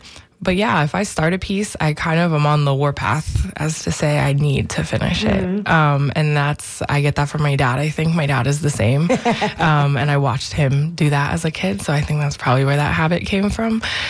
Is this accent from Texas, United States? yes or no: no; Naples, Florida, United States; No, I grew up in Naples, Florida, mm-hmm. Where all of my most of my family resides.